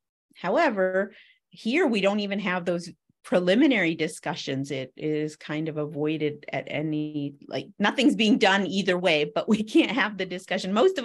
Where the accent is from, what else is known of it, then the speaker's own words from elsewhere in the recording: United States; accent: American; I'm clearly American, so people will comment on my cute American accent.